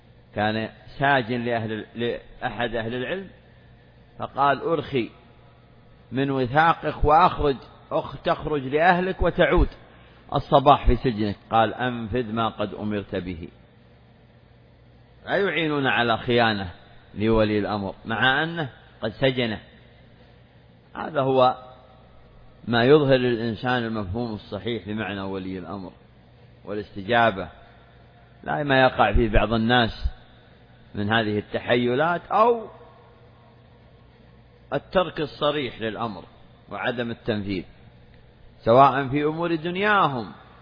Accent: Saudi Arabia; هذه بلادنا المملكة العربية السعودية،

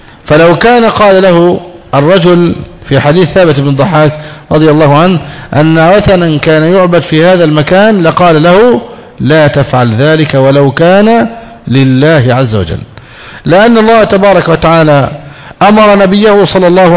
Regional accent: Egypt; عندنا في مصر في القاهرة

